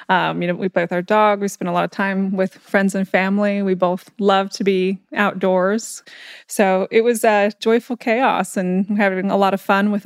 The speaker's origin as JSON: {"language": "English", "region": "Texas", "country": "United States", "tie": "born or raised there", "said": "And my husband and I are both Texans, Justin of several generations. I was raised here in Texas as well."}